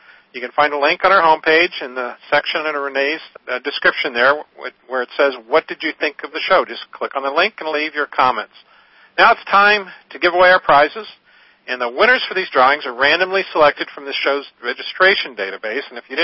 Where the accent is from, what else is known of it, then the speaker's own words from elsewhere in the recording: Alaska, United States; So I'd like to come back there since I grew up there in Alaska anyways, and it's always a pleasure to go back there.